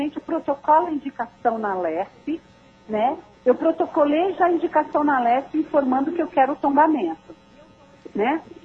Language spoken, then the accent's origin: Portuguese; São Paulo, Brazil; Eu sou da Zona Norte de São Paulo, mas do Jardim Brasil, um dos bairros da Zona Norte.